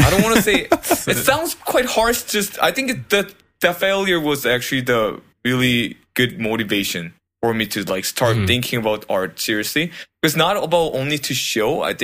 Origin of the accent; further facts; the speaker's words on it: South Korea; now in Canada; I should mention something about I came from Korea where I was highly influenced in manga.